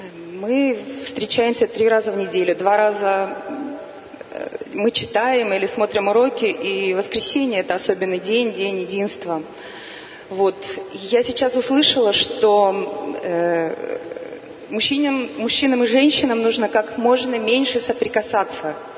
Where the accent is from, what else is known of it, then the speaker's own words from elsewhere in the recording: Perm, Perm Krai, Russia; я из Перми.